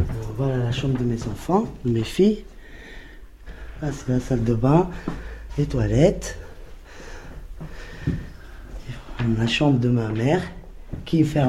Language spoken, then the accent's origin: French; Rabat, Rabat-Salé-Kénitra, Morocco; Je suis né à Rabat, 25-10-71. J'ai grandi avec ma mère et sa nièce, c'est-à-dire ma cousine, et sa petite fille, elle avait une petite fille, dans un quartier à Rabat, bidonville